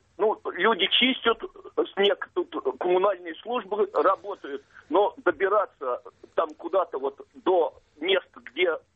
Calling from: Kazan, Tatarstan, Russia; Я из Казани звоню.

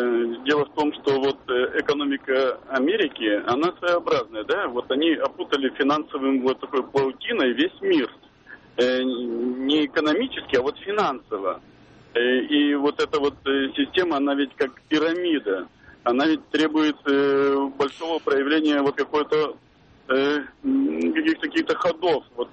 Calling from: Krasnokamsk, Perm Krai, Russia; Я звоню вам из Краснокамска. Это на Урале.

